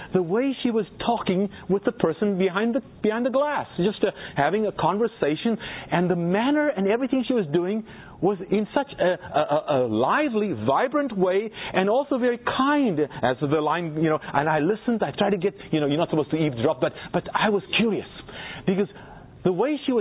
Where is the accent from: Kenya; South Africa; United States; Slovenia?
South Africa; Now, when I was growing up in South Africa